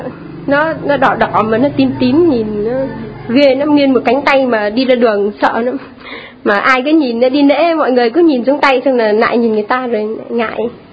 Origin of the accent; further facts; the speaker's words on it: Nam Định, Vietnam; now in Hóc Môn, Vietnam; quê con ở ngoài Bắc. Thuộc gia xứ Trang Hậu, thân phận Bùi Chu.